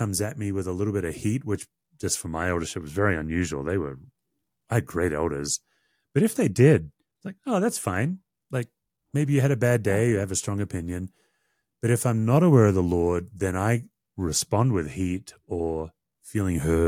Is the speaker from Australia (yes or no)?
yes; Australia; I say this as an Australian. If I was in Australia, I'd say Australian culture.